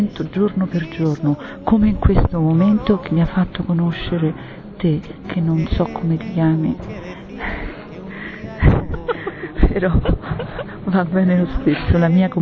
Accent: Rome, Lazio, Italy; vengo da Roma, abito qui a Roma, sono italiana quindi

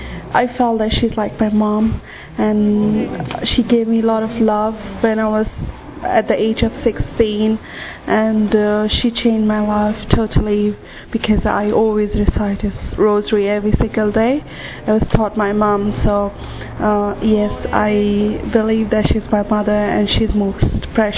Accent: Goa, India; and I'm from Goa, India.

